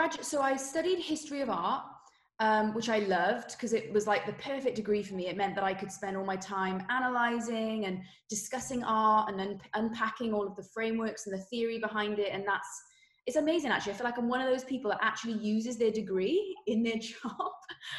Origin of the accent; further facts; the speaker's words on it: Wales, United Kingdom; accent: Welsh; even though I grew up in Wales, I don't know if you can hopefully still tell by my accent that I'm Welsh. I hope so. But I grew up in Wales and I had a very creative family.